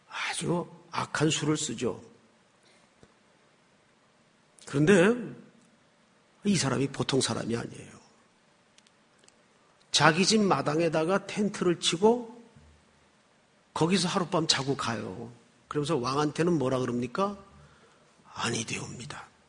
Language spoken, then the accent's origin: Korean; Daegu, South Korea; 저는 어릴 때 그 대구에서 어린 시절을 지냈는데